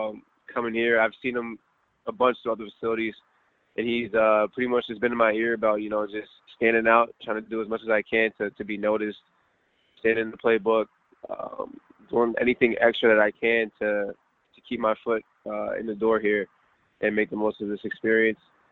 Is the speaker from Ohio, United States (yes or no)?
no; Gaithersburg, Maryland, United States; I was born and raised in Gaithersburg, Maryland.